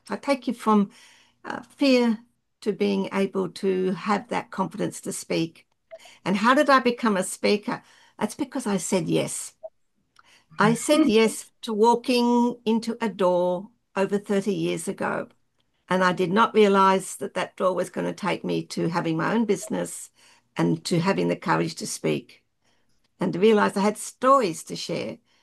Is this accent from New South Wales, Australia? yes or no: no; Queensland, Australia; I'm from Queensland, Australia, way down the bottom of the world.